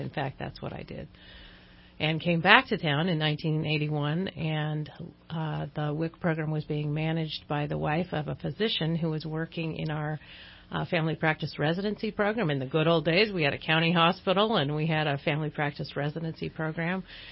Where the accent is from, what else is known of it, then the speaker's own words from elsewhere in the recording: Reading, Pennsylvania, United States; I'm from, born and raised in Reading.